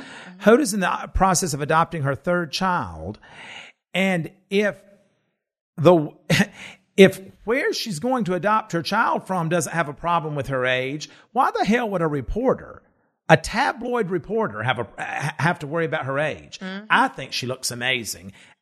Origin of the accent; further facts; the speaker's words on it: United States; And you know, I am an American.